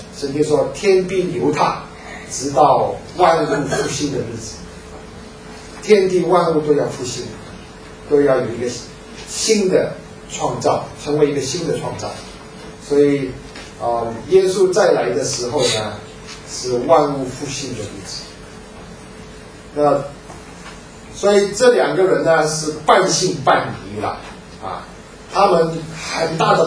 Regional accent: Hong Kong; 我还记得我小的时候在香港看那个黄飞鸿是黑白电影

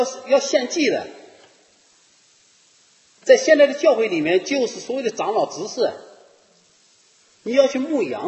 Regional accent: Henan, China; 我这次回中国啊，我看了一个电视，郑州，我是河南的嘛

